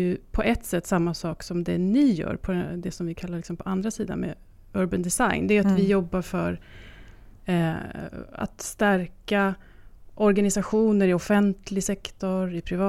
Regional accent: Stockholm, Stockholm County, Sweden; jag är uppvuxen i Hökarängen som är en ort, en förort i södra Stockholm. Och där är jag uppvuxen. Det är därifrån jag har hela min barndom ända upp till vuxen ålder. Men jag har inte bott där hela livet.

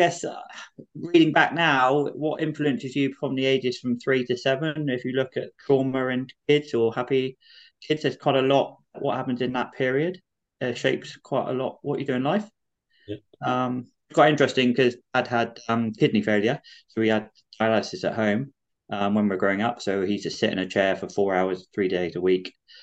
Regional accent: South West England, United Kingdom; I grew up in Somerset.

